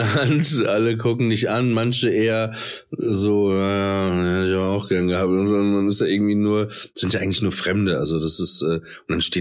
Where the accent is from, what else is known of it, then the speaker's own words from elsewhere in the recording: Papenburg, Lower Saxony, Germany; das war bei uns in Papenburg im Emsland, war es so, weil ich wohnte relativ, also in der Innenstadt.